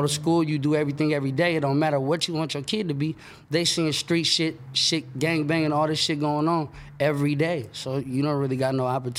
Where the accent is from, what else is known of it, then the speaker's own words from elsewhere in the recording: Sacramento, California, United States; Sacramento, California. Oak Park, so.